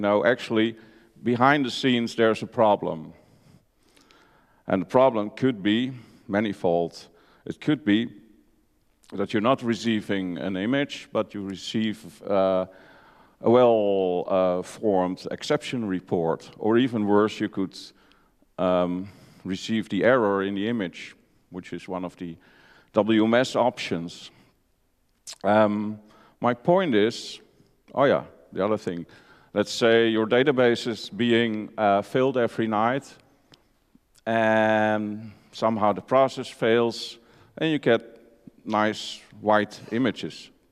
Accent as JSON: {"language": "English", "country": "Netherlands", "said": "I'm from the Netherlands and doing various things there."}